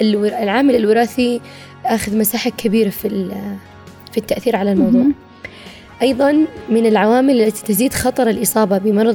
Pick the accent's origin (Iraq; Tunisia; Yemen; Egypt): Yemen; وطبعا المصابين اللي عندنا في اليمن يعني أحيانا يوصل للمستشفى يفعل لك فاجعة